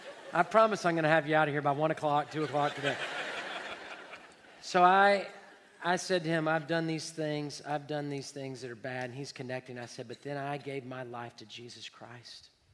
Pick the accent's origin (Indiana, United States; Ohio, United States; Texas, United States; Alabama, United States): Texas, United States; Houston; I'm from Southwest Houston. I grew up in Alien.